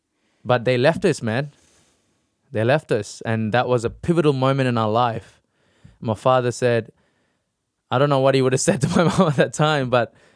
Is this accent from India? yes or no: yes; India; born there; So I was born in India.